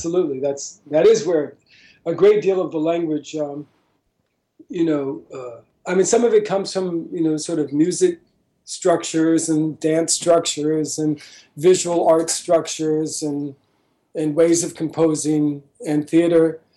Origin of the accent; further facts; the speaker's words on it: New York City, New York, United States; moved away as an adult; now in Sweden; I live in Sweden now, but I'm from New York City. I've lived in Sweden now almost 13, 14 years, something like that.